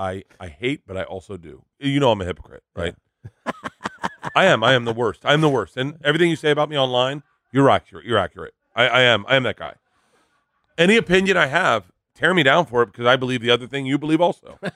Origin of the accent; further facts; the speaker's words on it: Florida, United States; Growing up in Florida, that was how you spent the end of your night.